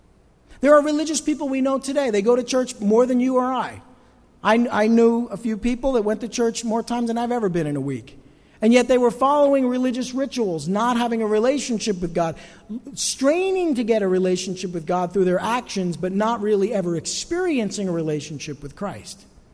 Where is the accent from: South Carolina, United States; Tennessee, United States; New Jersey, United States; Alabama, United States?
New Jersey, United States; Hey, we're from Jersey. Where else would we go?